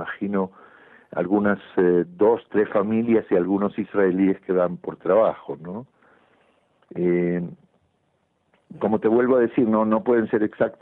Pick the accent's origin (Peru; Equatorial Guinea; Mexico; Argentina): Argentina; born there; yo soy latinoamericano, por supuesto, nací en la Argentina, ¿no?